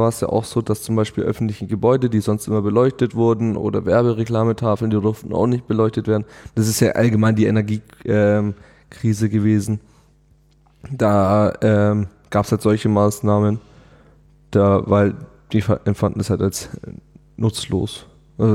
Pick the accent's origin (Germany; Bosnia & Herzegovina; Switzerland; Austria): Germany; wir sind ja in Deutschland, wir sind Deutsche